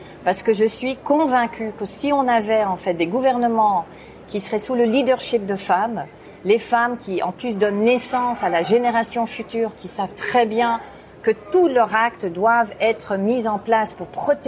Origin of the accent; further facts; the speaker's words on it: San Francisco, California, United States; French is a second language; Moi, je viens de San Francisco